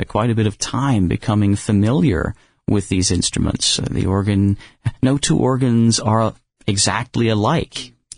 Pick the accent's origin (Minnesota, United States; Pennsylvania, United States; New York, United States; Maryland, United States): Pennsylvania, United States; Washington; moved away as an adult; now in Philadelphia, United States; Well, I am a Pennsylvanian. I'm from Washington, which is near Pittsburgh. Then at 18, I moved to this beautiful city of Philadelphia to study at Curtis